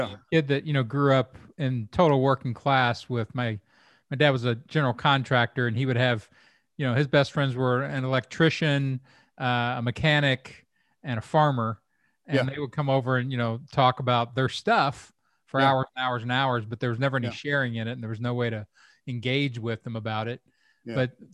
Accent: Kentucky, United States; called me a Yankee once during a stand-up show because I was from Kentucky.

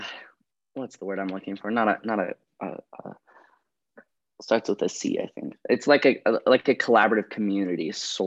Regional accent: Hawaii, United States; moved away as an adult; also born or lived in Michigan; So I was actually born in Michigan. And then when I was about two, my family moved to Hawaii. So I grew up in Maui.

